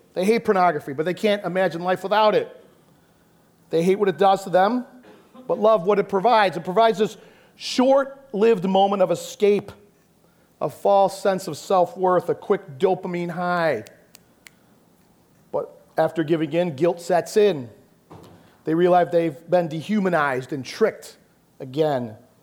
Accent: Chicago, Illinois, United States; I'm from Chicago. I'm not supposed to say that, right?

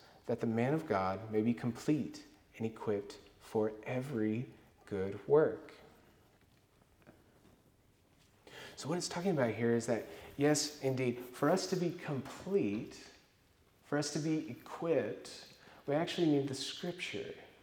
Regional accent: Sulphur, Oklahoma, United States; I'm from Sulphur, Oklahoma. Many of you guys know that. It's a small town. Most of my friends growing up, they were hunters.

